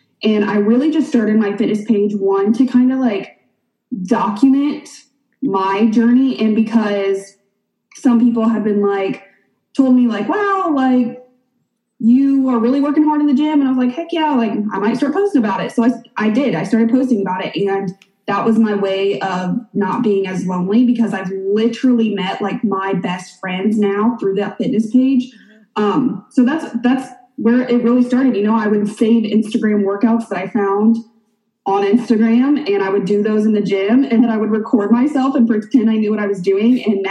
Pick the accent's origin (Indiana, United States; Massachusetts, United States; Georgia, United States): Indiana, United States; so I'm originally from Indiana, but you went to college in Indiana, but we connected down here.